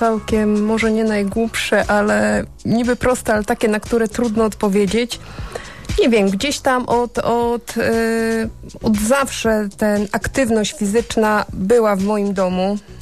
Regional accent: Choszczno, West Pomeranian Voivodeship, Poland; Nie wiem, jestem z Choszczna, mamy też świetne warunki biegowe, jezioro w centrum miasta praktycznie

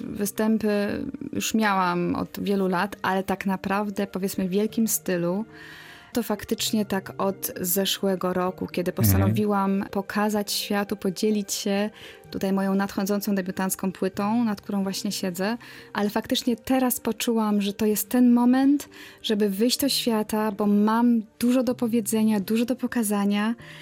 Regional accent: Szczecin, West Pomeranian Voivodeship, Poland; moved away as an adult; now in Berlin, Germany; Jestem Polką z krwi i kości. Urodziłam się w Szczecinie. Po maturze wyjechałam na studia do Berlina.

